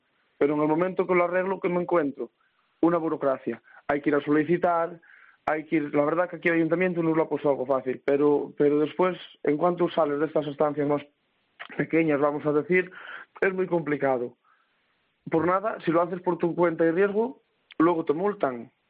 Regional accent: Pombriego, Castile and León, Spain; yo soy del pueblo de Pombriego. Es la comarca de la Cabrera, Cabrera Baja, ¿no? Entonces es una zona pues muy escarpada, lindando con Galicia. Estamos al lado de la provincia de Orense, aunque pertenecemos a León.

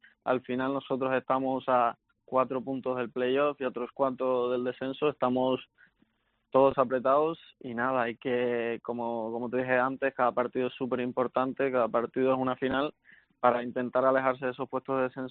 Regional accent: Tenerife, Canary Islands, Spain; now in Pamplona, Spain; Y nada, ahora mismo con frío, porque tú sabes que bueno que yo soy de Tenerife

